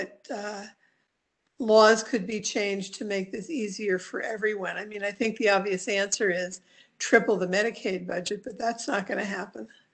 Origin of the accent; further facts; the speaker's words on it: Los Angeles, California, United States; You know, I come from Los Angeles.